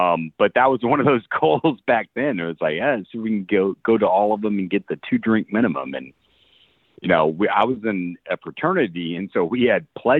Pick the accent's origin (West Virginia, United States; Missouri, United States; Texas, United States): Texas, United States; Austin; And I grew up in Westlake. There were no restaurants in Westlake. Westlake had the worst food taste of anyone I knew in Austin.